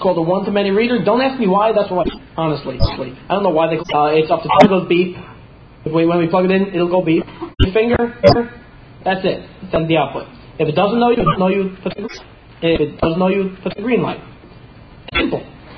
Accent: New Jersey, United States; I'm from Jersey. I don't get decent water anymore.

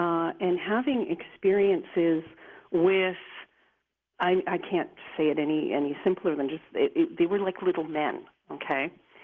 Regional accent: Toronto, Ontario, Canada; And I grew up in Toronto, Canada, in the suburbs there, and we had like a large sort of typical 1960s, 1970s home with a large bay window.

